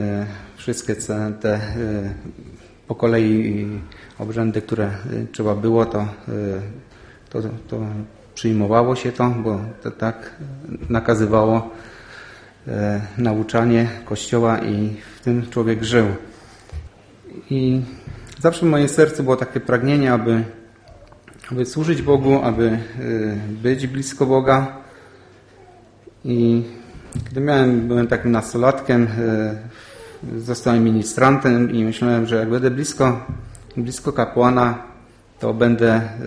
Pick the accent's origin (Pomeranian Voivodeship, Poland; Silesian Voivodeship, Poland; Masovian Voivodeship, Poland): Silesian Voivodeship, Poland; Pochodzę ze Śląska w sumie, a rodzeństwo miałem 6 osób